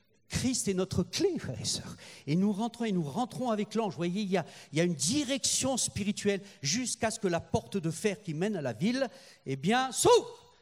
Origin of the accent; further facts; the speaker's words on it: France; Moi, en tant que Français, j'aurais dit, ange, est-ce que tu peux t'arrêter 5 minutes?